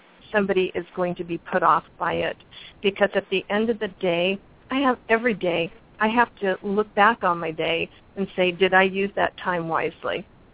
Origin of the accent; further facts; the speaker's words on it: New York, United States; St. Patty's Day in New York is a big thing. And I'm a New Yorker originally, so it's a big thing.